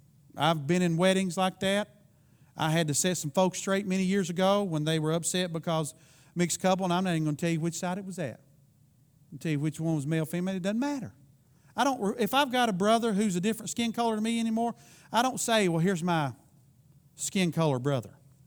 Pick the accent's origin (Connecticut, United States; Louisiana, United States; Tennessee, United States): Tennessee, United States; We're like the guy who was a state trooper just across the line where I grew up in Tennessee.